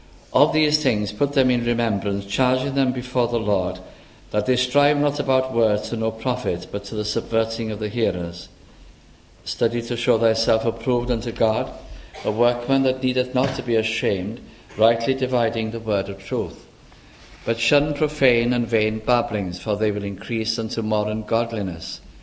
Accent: North West England, United Kingdom; it was in my own church where I was brought up in Lancashire.

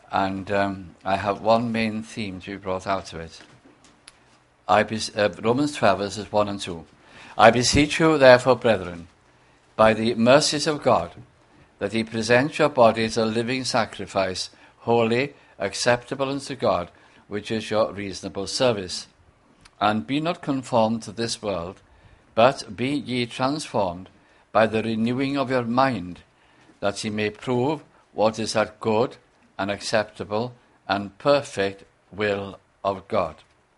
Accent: Bolton, North West England, United Kingdom; I was brought up in the Welsh Tabernacle, the Tabernacle Cymraeg, in Bolton in Lancashire.

